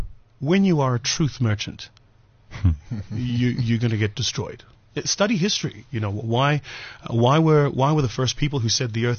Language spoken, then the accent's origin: English; Watville, Gauteng, South Africa; I come from a small township in the East Rand called Watville, which is just outside Benoni.